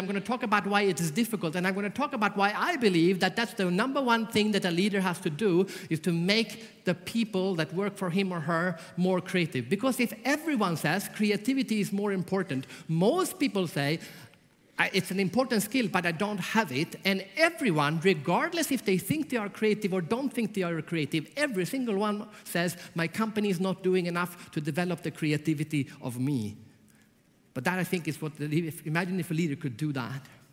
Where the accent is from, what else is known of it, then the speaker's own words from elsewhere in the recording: Sweden; For example, I'm from Sweden. In Sweden, in Europe, it will tend to be maybe 60 to 80%.